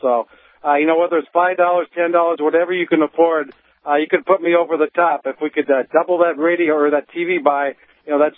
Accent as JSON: {"language": "English", "town": "Annandale", "region": "Minnesota", "country": "United States", "tie": "born or raised there", "said": "while I was marching in my hometown 4th of July parade in Annandale, Minnesota"}